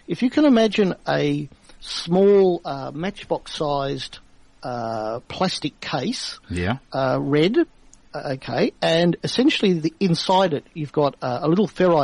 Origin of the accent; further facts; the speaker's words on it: Perth, Western Australia, Australia; also born or lived in Melbourne; I was born in Melbourne when I was about 3 months old, went over to Perth with my parents, lived there for 10 years, and then we came back for family reasons back to Melbourne.